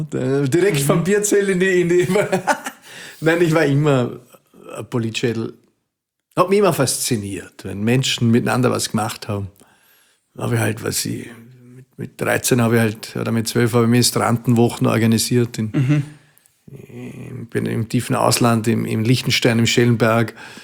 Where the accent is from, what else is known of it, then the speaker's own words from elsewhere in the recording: Vienna, Austria; meine Heimat, in Wien bin ich ein Maurer. weil mir Mauer am Herzen liegt. 23. Bezirk, ein Teil davon.